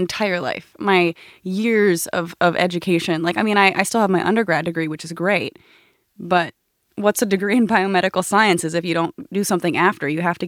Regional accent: Florida, United States; now in California, United States; I grew up in Florida and now I live in California.

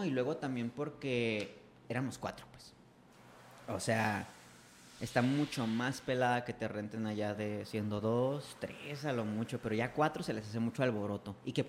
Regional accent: San Luis Potosí, Mexico; De donde soy, güey. O sea, yo la neta a mí me encanta, güey. O sea, yo amo San Luis, güey, te lo juro.

